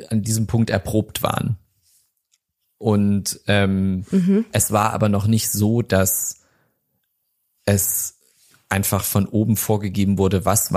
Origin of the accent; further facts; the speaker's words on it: Saxony, Germany; ich komme aus Sachsen, ich habe diesen Dialekt schon oft gehört